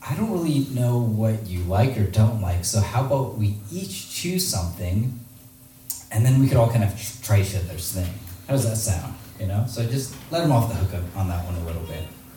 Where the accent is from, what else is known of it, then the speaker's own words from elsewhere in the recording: San Diego, California, United States; growing up in San Diego during the 80s, a lot of people were surprised that I experienced a lot of racism because they're like, well, that's San Diego, it's such a diverse place.